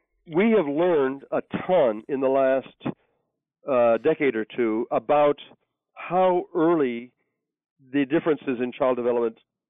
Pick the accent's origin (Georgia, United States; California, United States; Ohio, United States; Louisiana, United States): Ohio, United States; Port Clinton; when I was growing up in Port Clinton in the 1950s